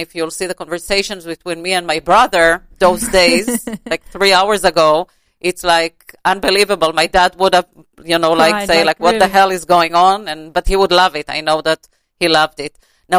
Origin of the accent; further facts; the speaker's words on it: Jerusalem, Jerusalem District, Israel; By the way, I was born and raised in Jerusalem, so spirituality was all you know, around me all the time